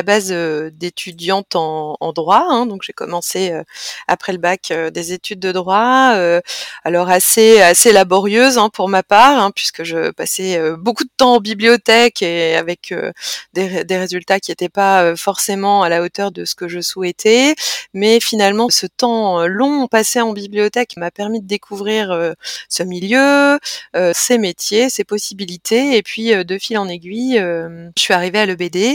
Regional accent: Hauts-de-France, France; tout en sachant que je suis nordiste

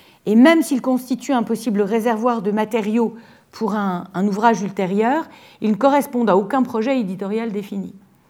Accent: Strasbourg, Grand Est, France; on vient tous les deux de Strasbourg

